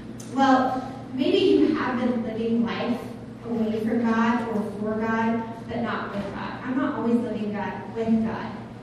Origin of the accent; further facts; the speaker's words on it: Wichita, Kansas, United States; I'm a Kansas girl. I grew up in Wichita.